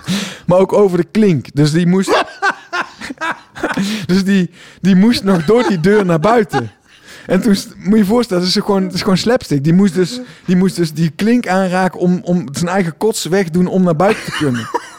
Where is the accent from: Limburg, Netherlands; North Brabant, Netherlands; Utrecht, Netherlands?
North Brabant, Netherlands; Tilburg; Ik kom uit Tilburg, ik woon in Tilburg.